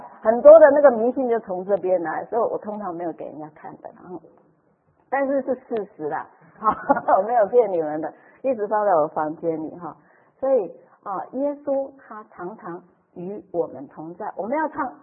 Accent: southern Taiwan, Taiwan; 我是南部人南部台湾尾巴的人

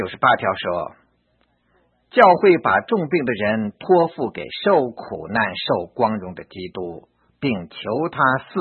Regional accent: China; 是啊，我们中国人很怕这样的学科，非常怕听死这个字

